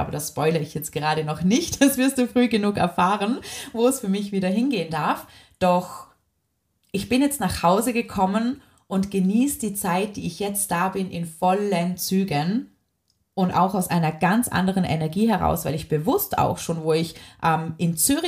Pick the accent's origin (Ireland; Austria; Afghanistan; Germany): Austria; Vorarlberg; ich nehme jetzt diese Podcast-Folge zum Beispiel auch aus Vorarlberg, aus meiner Heimat auf